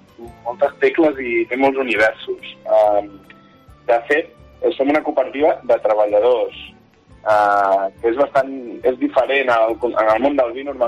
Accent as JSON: {"language": "Catalan", "town": "Barcelona", "region": "Catalonia", "country": "Spain", "tie": "born or raised there", "moved": "as an adult", "lives_now": "Penedès, Spain", "said": "Jo soc nascut a Barcelona. Jo soc del barri de Sants. Soc barrionalista, de fet. I de fet, vaig viure allà fins als 26 anys. I després vaig venir cap aquí al Penedès. Jo actualment visc al Penedès, jo no visc a Vallbona."}